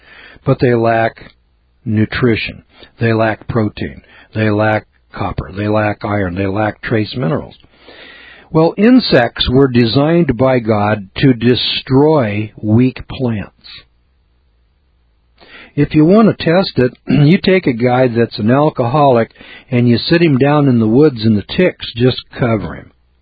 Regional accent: Idaho, United States; See, I just moved out here, and I was from Idaho, you know, where we didn't have very many ticks

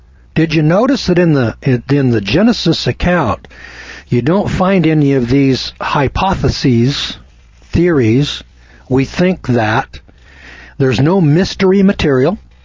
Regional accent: California, United States

